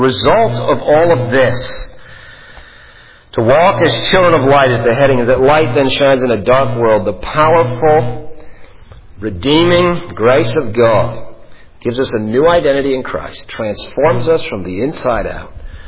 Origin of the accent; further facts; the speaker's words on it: Ontario, Canada; where I grew up in Ontario, Canada